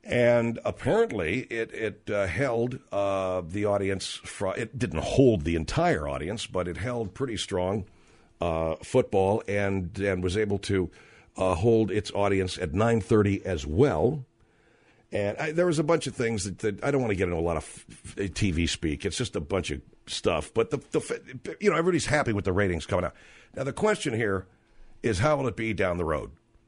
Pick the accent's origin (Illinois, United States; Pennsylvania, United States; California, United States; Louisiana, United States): California, United States; I'm going to resist the temptation to think as a Californian, this is a more important thing, folks.